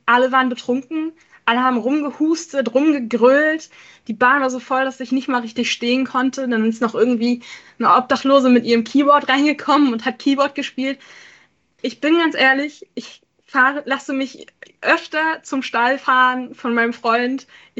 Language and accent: German; Brandenburg, Germany; Und ich sag mal so, das ist innerhalb von Brandenburg.